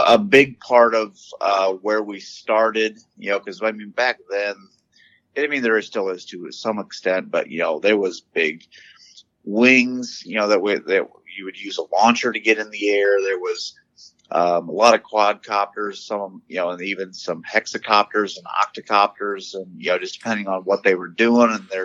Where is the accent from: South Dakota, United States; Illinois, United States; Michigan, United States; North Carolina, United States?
Illinois, United States; Gibson City; Yeah, so I'm from the Gibson City, Illinois area. We're north of Champaign, east of Bloomington.